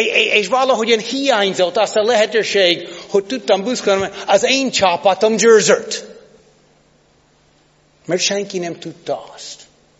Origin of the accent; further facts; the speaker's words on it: United States; Hungarian is a second language; now in Hungary; nem nehéz nekem Magyarországon élni azzal, hogy én születtem az Egyesült Államokban, és ott növekedtem fel.